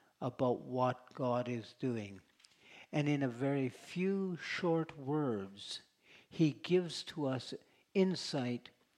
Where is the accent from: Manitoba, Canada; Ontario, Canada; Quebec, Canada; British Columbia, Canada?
British Columbia, Canada; Kelowna; I grew up in Kelowna at the period of time when W.A.C. Bennett became the premier of B.C.